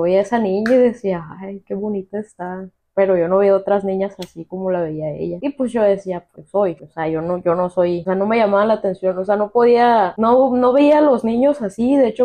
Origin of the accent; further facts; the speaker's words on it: Ciudad Obregón, Sonora, Mexico; now in Tijuana, Mexico; Se llama Ciudad Obregón. Es municipio de Cajeme.